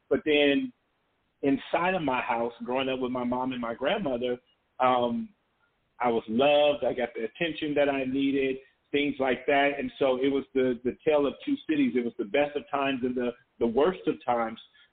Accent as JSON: {"language": "English", "town": "Compton", "region": "California", "country": "United States", "tie": "born or raised there", "said": "growing up in Compton, I didn't know Compton was bad. Compton just happened to be my home"}